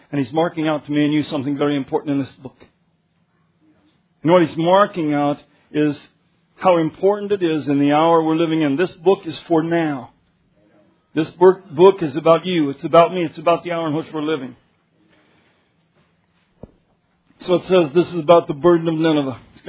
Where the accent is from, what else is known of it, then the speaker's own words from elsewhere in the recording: Denver, Colorado, United States; born there; I was born in Denver.